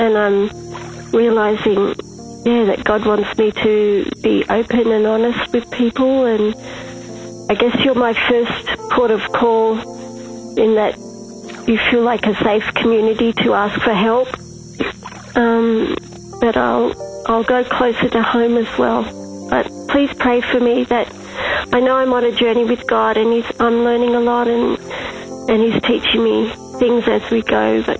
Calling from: Australia; I'm ringing from Australia.

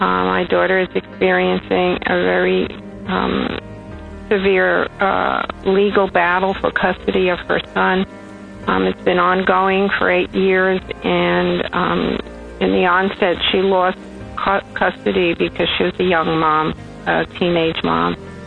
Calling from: New York, United States; I'm calling from New York.

